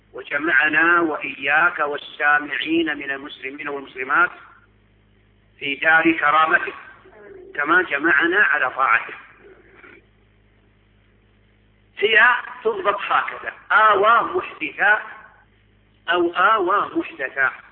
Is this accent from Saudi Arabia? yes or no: yes; Saudi Arabia; نحن عندنا في السعودية